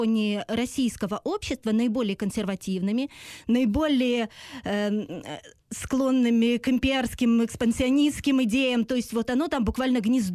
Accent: Crimea, Ukraine; Вот я пишу по-русски, да, и в то же время у меня проукраинская позиция. Я крымчанка

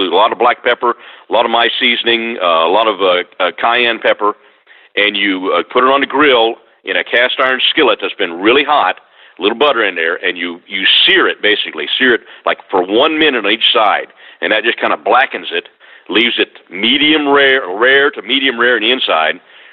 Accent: Missouri-Nebraska area, United States; now in South Texas, United States; I'm originally from the Missouri-Nebraska area.

